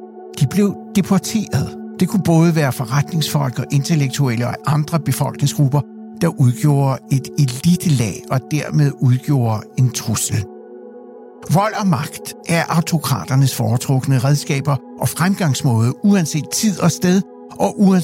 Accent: Siberia, Russia; Danish is a second language; now in Denmark; Under min opvækst i Sibirien under den kolde krig så jeg og oplevede nogle af eftervirkningerne af kulturel udrensning.

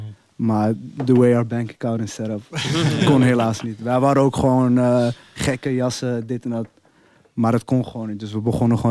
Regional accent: Amsterdam, North Holland, Netherlands; We zijn opgegroeid in dezelfde buurt. West. Ik kom zelf uit Osdorp.

